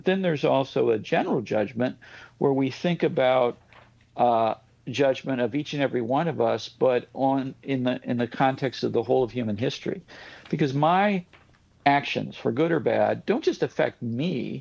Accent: St. Louis, Missouri, United States; I grew up in St. Louis and used to hang out in Springfield from time to time.

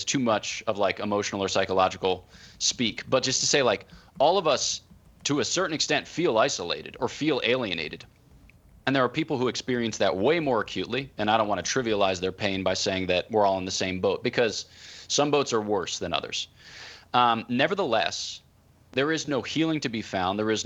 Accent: Abington, Pennsylvania, United States; born there; I was born in Abington, Pennsylvania on June 6th, 1988.

